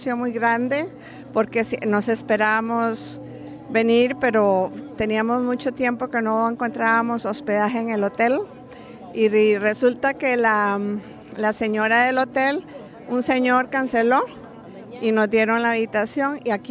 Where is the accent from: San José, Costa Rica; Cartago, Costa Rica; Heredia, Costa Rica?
San José, Costa Rica; Santa Ana; De San José, Costa Rica, Santana.